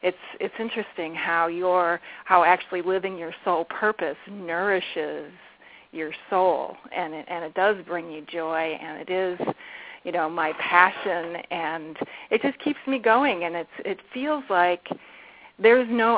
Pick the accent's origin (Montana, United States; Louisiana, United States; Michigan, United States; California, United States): Michigan, United States; Detroit; I grew up in Detroit, Michigan, and you know, the Motor City